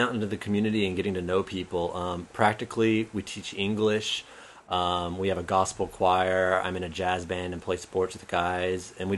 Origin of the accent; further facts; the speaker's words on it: Tyler, Texas, United States; now in Okuchi, Japan; Well, I'm from a city called Tyler in the great state of Texas.